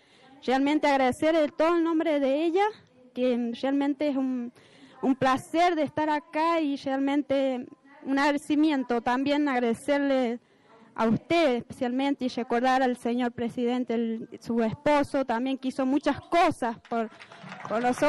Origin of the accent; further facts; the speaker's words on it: Mascacín, Santa Fe, Argentina; soy de Mascacín, a 38 kilómetros de esta ciudad.